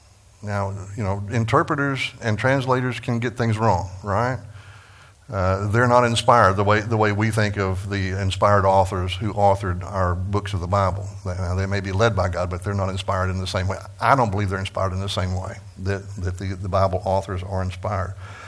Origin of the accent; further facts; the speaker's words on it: Texas, United States; I grew up in Texas, and so I'm rudimentary in Texan, and I'm horrible in Greek, and worse in English